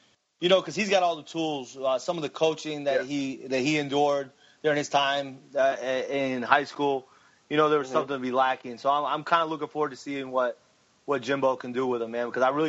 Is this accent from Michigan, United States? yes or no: no; Florida, United States; So obviously, you know, we're all from Palm Beach County, so I like to root for those kids.